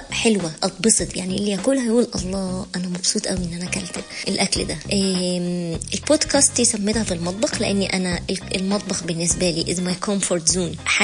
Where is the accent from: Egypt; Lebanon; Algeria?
Egypt; انا زوجة مصرية اصيلة جدا